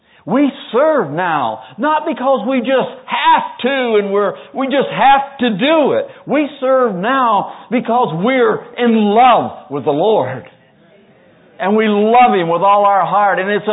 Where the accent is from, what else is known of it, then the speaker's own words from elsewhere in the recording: North Carolina, United States; So growing up in North Carolina in the summertime, the days were hot and muggy.